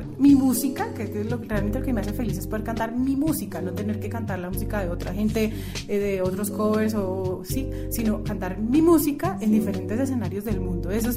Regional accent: Taganga, Magdalena, Colombia; also born or lived in Cali / Medellín; Yo soy del interior, pero me crié en diferentes partes de Colombia porque mis papás viajaban mucho, entonces yo me crié en Taganga.

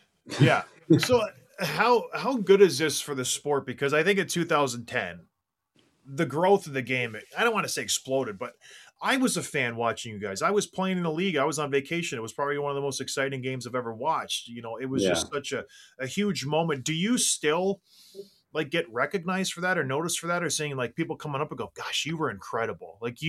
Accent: Canada; And I'm Canadian. I'm both now a dual citizen.

